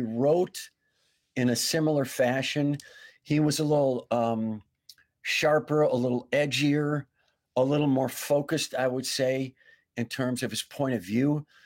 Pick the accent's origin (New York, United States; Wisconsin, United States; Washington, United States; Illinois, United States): Wisconsin, United States; He's from Pittsburgh. I'm from the Midwest, of course, from Wisconsin, but my comedy hometown is Minneapolis. That's where I spent 3 years before I moved out.